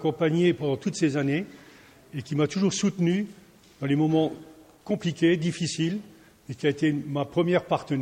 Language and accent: French; Montigny, France; Montigny, donc, qui est ma ville natale, parce que je suis né à Montigny, et j'ai toujours été à Montigny.